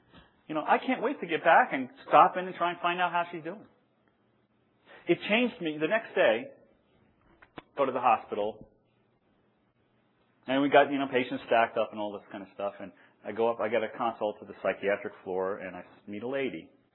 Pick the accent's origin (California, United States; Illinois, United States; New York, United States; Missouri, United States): New York, United States; Sometimes, you know, I'm from New York.